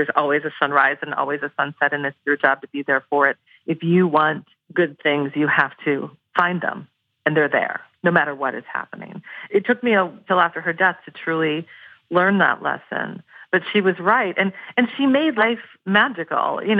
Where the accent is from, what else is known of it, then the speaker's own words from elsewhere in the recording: Portland, Oregon, United States; the bookstores that I frequent, you know, in my hometown of Portland, Oregon, you know, there is that sense.